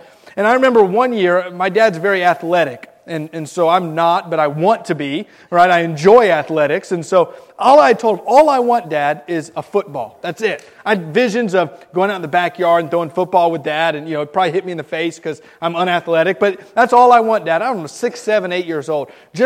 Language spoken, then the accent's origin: English; Miami, Florida, United States; growing up in Miami, Florida, was a University of Miami hat.